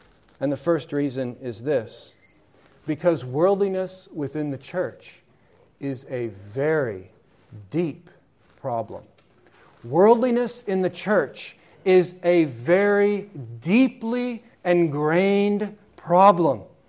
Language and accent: English; Pennsylvania, United States; Growing up in Pennsylvania, driving around the back roads of Pennsylvania, it was not uncommon to see hitching posts outside the various shopping places